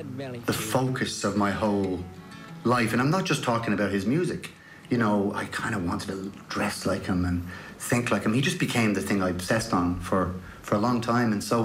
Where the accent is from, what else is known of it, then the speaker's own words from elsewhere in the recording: Ballymun, Leinster, Ireland; I grew up in Ballymun. I had no idea that Ballymun was a rough place. I had no idea that, you know, it had a reputation until I went to the south side. And then I realised, oh, I was from somewhere kind of a bit intense.